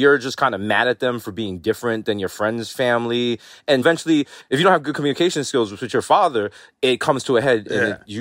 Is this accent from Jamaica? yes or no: yes; Jamaica; Well, I'm Jamaican.